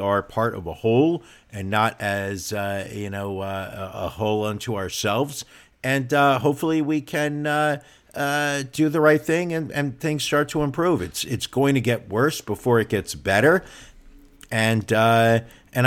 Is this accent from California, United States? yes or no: no; Queens, New York, United States; when I saw that movie as a kid growing up in Queens, New York, where the New York Jets played their football games